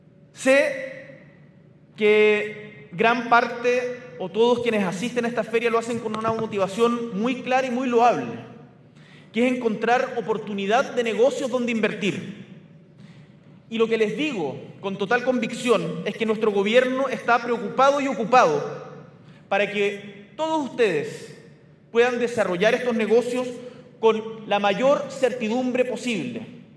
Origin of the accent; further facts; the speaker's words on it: Chile; Tenemos buenos motivos como chilenos para sentirnos orgullosos de lo que representa el Estado de Chile